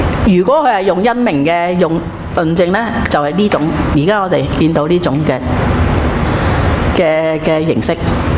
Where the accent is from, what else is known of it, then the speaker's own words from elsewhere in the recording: China; 我哋中國人初初學咧係好難學嘅，就好似我哋中國人學西方嘅咩三辯論式都難噶啦